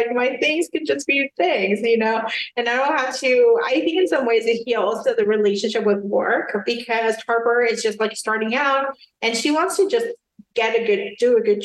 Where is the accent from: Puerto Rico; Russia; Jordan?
Puerto Rico; I am from Puerto Rico.